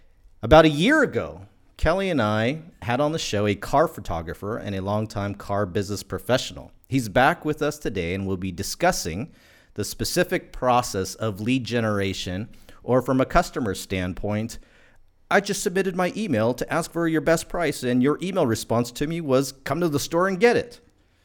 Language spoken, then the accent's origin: English; Philippines; Look, you know I'm Filipino. I'll do my karaoke stuff.